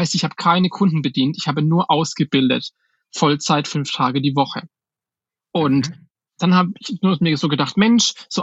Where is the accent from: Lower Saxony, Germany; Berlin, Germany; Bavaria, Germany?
Bavaria, Germany; Schweinfurt